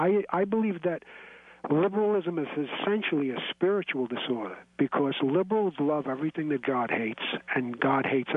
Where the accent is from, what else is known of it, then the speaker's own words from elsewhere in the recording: New York City, New York, United States; And I grew up in Greenwich Village in Manhattan, you know.